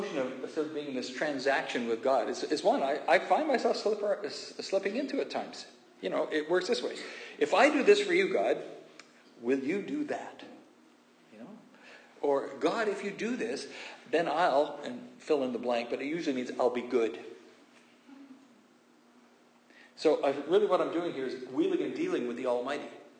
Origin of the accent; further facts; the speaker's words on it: Kamloops, British Columbia, Canada; Now, in the church I grew up in Kamloops